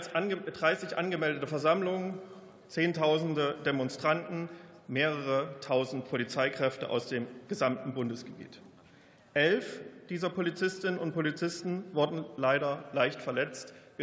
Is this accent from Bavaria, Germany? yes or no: no; Erfurt, Thuringia, Germany; ich war an diesem Wochenende zu Hause. Zu Hause in meiner Heimatstadt Erfurt.